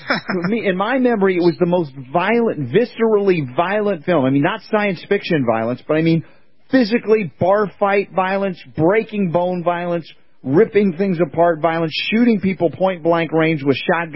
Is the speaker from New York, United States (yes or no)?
yes; New York, United States; born there; And I was born in New York, even though I lost my accent a long time ago.